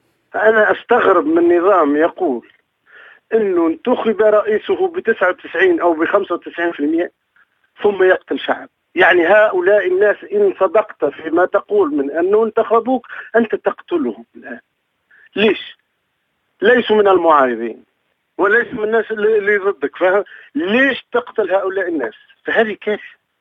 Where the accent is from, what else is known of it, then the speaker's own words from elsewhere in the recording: Tunisia; أنا كتونسي وتابع على القنوات وعلى الفيسبوك وعلى كل ما يحدث في تونس هو فاجعة بكل المقاييس.